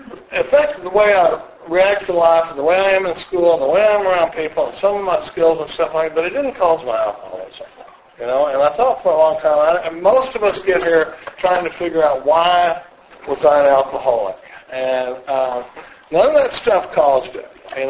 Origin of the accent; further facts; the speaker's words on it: Dallas, Texas, United States; now in Austin, United States; I come from Dallas, Texas. I've been in Austin since the mid-70s, but I come from Dallas, and I grew up in a pretty normal family.